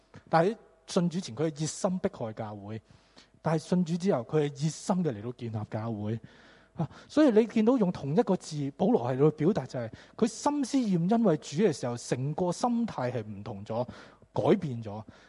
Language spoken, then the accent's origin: Cantonese; Hong Kong; 作为香港人，是吧？很难专注一件事